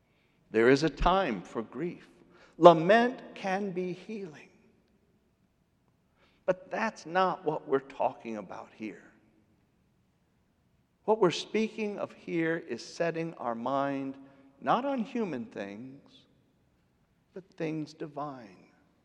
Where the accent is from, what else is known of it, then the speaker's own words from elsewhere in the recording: Quad Cities, Illinois, United States; When International Harvester shut down the Farmall plant in my hometown, it was devastating. My folks were two of the last to go. My stepfather probably died because of it. It took decades, but the Quad Cities bounced back.